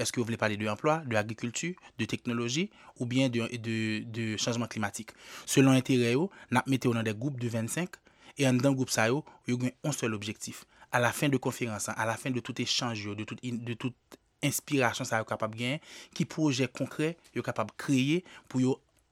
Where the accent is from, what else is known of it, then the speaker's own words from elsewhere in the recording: Haiti; je suis fier pour me représenter Haïti et je vous dis très fier tout en tant qu'haïtien